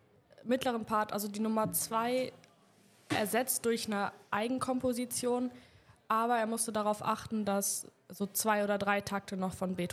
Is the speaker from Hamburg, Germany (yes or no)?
yes; Hamburg, Germany; und ich komme aus Hamburg, also.